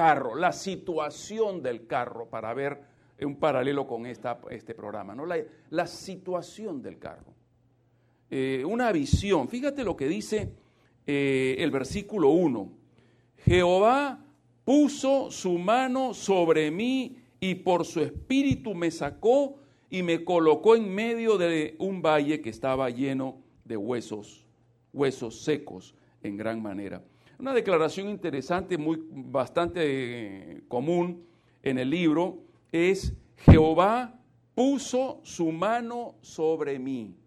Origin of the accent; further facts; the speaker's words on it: Peru; como dicen en mi tierra, en el Perú